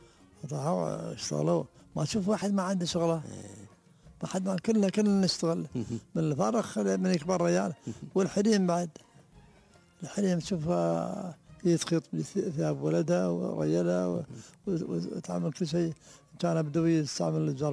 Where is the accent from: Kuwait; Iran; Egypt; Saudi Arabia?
Iran; وإنا من إيران ناس مسلمين مساكين